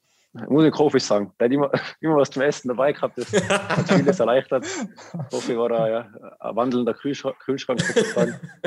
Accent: Tyrol, Austria; als Tiroler war es nicht immer so einfach bei ihm

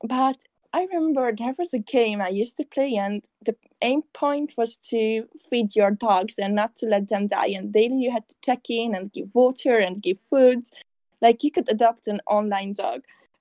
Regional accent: Hungary; English is a second language; Well, I'm from Europe, a small country called Hungary.

